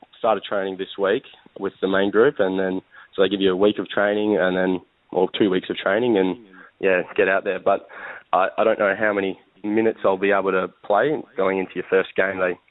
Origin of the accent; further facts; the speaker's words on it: Perth, Western Australia, Australia; I'm from Perth, so I started my juniors.